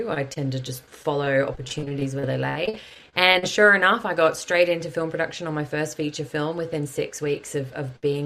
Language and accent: English; Yeppoon, Queensland, Australia; also born or lived in Mackay; So I am a Queenslander through and through. I grew up in central Queensland, a small town, Yeppoon. Born in Mackay, actually, and then grew up in Yeppoon.